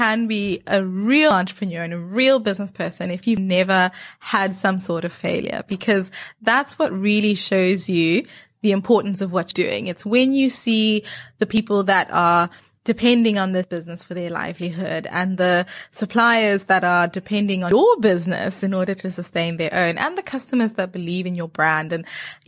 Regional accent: Zimbabwe; I'm Zimbabwean. Oh, Zimbabwe. I'm born and bred in Zimbabwe, yes. Proud Zimbabwean.

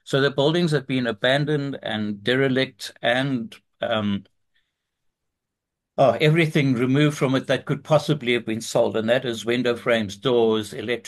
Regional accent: Zimbabwe; also born or lived in South Africa; I was born in South Africa, but at a young age, my father moved up to what was then Rhodesia, now Zimbabwe.

